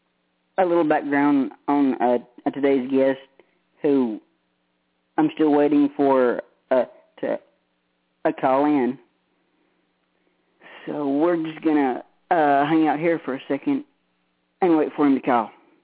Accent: Tennessee, United States; Tennessee, absolutely.

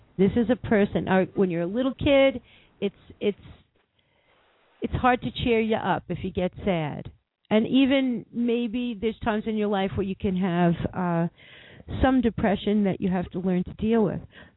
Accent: New York, United States; I am a New Yorker, in case anyone didn't notice.

